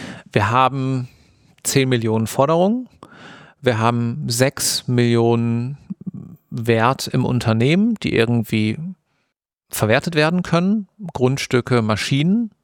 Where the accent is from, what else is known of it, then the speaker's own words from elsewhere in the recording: Siegen, North Rhine-Westphalia, Germany; Ich bin in Siegen groß geworden